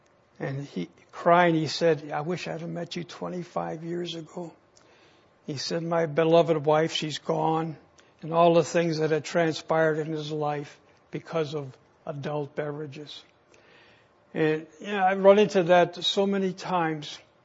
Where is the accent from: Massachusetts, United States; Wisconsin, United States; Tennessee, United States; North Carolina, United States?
Wisconsin, United States; I grew up in Wisconsin. My dad was a bartender and had uncles who owned taverns and resorts.